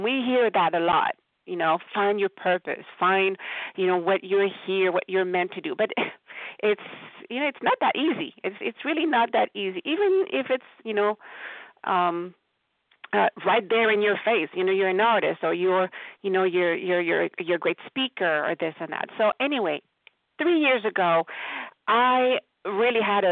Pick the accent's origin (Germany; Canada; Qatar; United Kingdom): Canada; Quebec; accent: French-Canadian; moved away as an adult; now in Meriden, United States; I live in Connecticut, in Meriden, Connecticut, but I'm originally from Quebec, Canada. So if you're wondering about the accent, I am French-Canadian. We moved here in Connecticut about 14 years ago